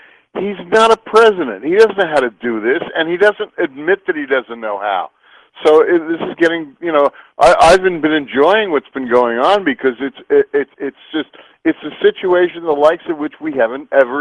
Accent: New York, United States; I grew up in New York, and I lived there for most of my early years until my middle 30s.

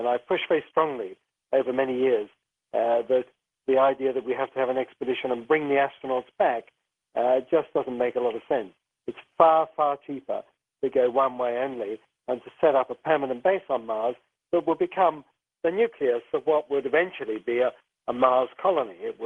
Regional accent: London, United Kingdom; from the earliest age I can remember, when I grew up in North London, I was fascinated by scientific things.

